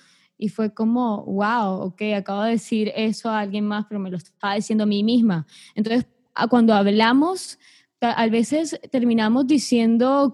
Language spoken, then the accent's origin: Spanish; Colombia; now in United States; Como latina y como mujer, y por ser joven, es muy fácil encontrarse con personas que al saber que uno es colombiana, por ejemplo yo